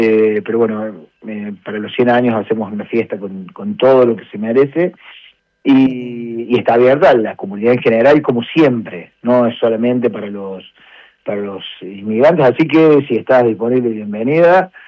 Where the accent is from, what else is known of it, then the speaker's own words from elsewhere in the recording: Argentina; hoy sus descendientes somos argentinos y esos beneficios los tenemos como argentinos